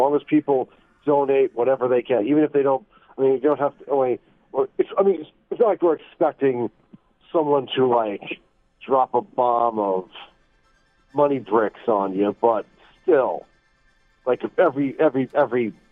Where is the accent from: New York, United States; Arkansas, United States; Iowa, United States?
New York, United States; Staten Island; I'm from New York, Staten Island, New York.